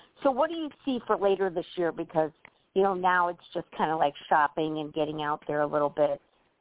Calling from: Illinois, United States; Illinois. Okay, from Illinois.

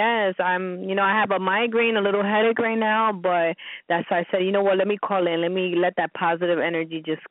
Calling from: New York, United States; I'm calling from New York.

